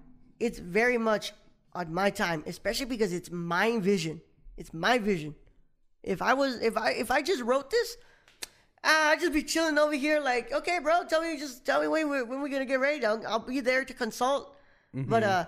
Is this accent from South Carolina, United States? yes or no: no; Houston, Texas, United States; And sadly, you know, I love my hometown. But Houston, I got so many people who are already, you know, kind of down to do something.